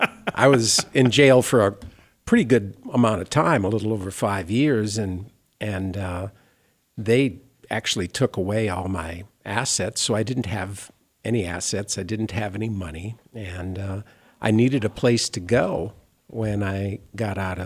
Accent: Minnesota, United States; I born and raised in Minnesota, but had a house in Arizona at one time.

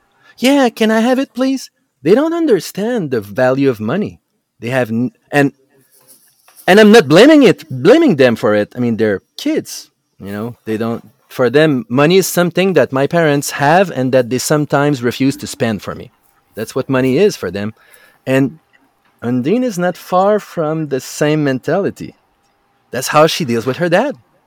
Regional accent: Canada; But I'm not French. I'm not American. I'm Canadian, so okay. I'm impartial.

